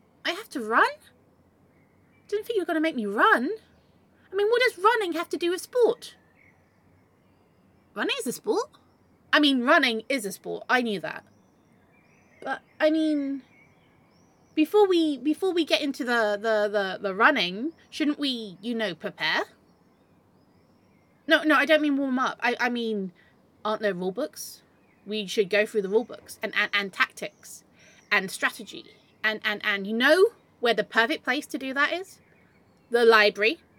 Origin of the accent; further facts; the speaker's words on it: South of England, United Kingdom; it's cold and I'm from the south. I'm not from Newcastle.